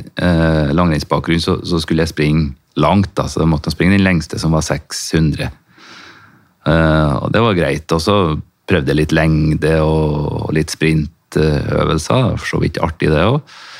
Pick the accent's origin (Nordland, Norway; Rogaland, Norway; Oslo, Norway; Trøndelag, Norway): Trøndelag, Norway; Rennebu; det er meg i Rennebu kommune da, som er hjemkommunen min, som er da 8-9 mil sør for Trondheim her. En liten fjellbygd. Der Berkåk er kommunesenteret da, i Rennebu kommune. Dit kom mine foreldre i 1968 kanskje